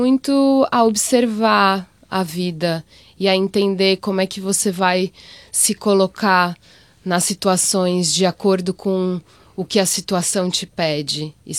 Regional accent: São Paulo, Brazil; na verdade eu comecei capoeira quando eu tinha 17 anos no Brasil, em São Paulo. Eu sou de São Paulo.

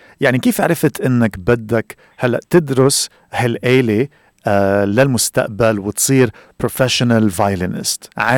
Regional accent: Egypt; accent: Egyptian; وعلشان عاش في سيدني طول عمره ما فهمش لكنتي المصرية

